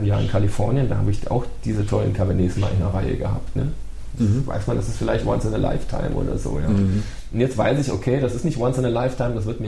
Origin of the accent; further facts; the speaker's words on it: Rhineland, Germany; ich bin Rheinländer, ich neige zum Socializing.